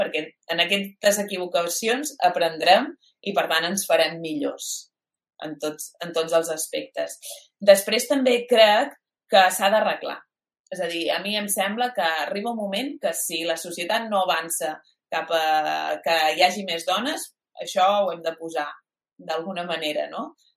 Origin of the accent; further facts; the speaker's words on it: Balearic Islands, Spain; Jo soc de Mallorca, tinc la major part de la meva família allà